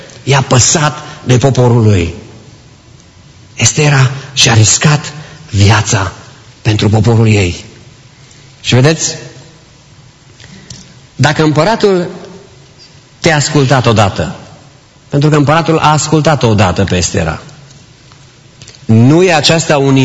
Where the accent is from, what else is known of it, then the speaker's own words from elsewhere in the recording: Romania; Pentru că suntem români.